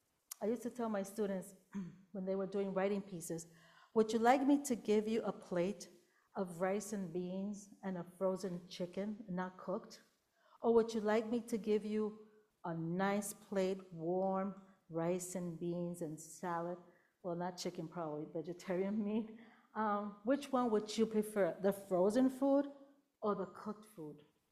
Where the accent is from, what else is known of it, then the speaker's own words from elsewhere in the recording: Puerto Rico; when I grew up in Puerto Rico